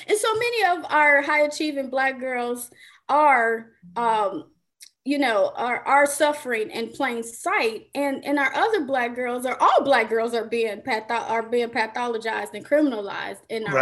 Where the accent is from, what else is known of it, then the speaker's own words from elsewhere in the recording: Chicago, Illinois, United States; But I am from Chicago. That's how you get resilient.